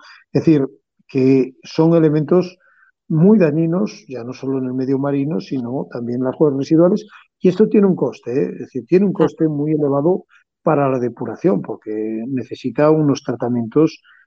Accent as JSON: {"language": "Spanish", "region": "Galicia", "country": "Spain", "said": "Yo soy gallego y en las playas gallegas es fácil encontrar un elemento plástico que está con las redes de pesca"}